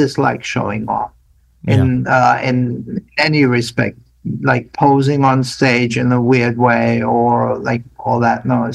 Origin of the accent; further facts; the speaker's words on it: Germany; And since I came from Germany, which has a strong classical background, it was kind of natural.